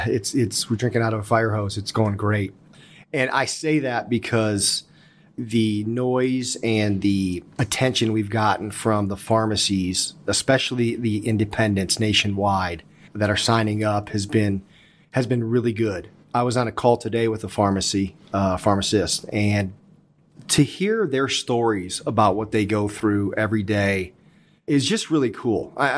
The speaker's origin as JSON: {"language": "English", "region": "Ohio", "country": "United States", "said": "Yeah, I'm originally from Ohio. Just honestly come from a long line of basketball family."}